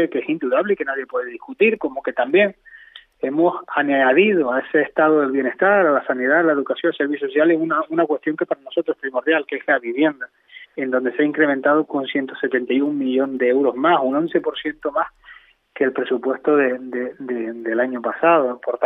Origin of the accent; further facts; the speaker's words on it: Canary Islands, Spain; nosotros como nacionalistas, como canarios en general